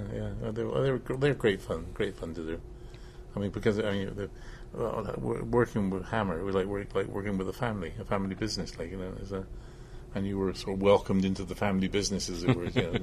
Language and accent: English; Bristol, South West England, United Kingdom; I'm from Bristol. My home is in Bristol